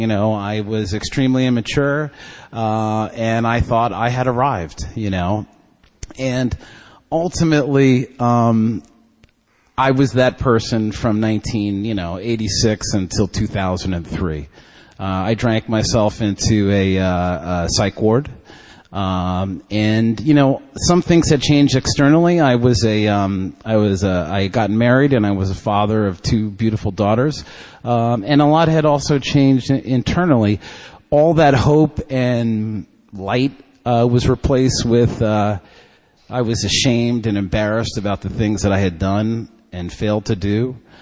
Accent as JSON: {"language": "English", "region": "New York", "country": "United States", "tie": "born or raised there", "said": "I grew up here in New York."}